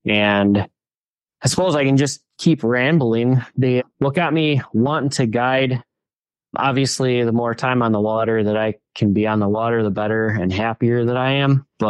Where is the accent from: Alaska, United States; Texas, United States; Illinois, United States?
Alaska, United States; Eagle River; I was born and raised in Eagle River and grew up basically fishing with my grandpa.